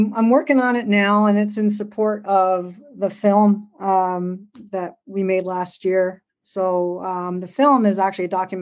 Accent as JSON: {"language": "English", "town": "Montreal", "region": "Quebec", "country": "Canada", "tie": "born or raised there", "said": "Growing up in Montreal"}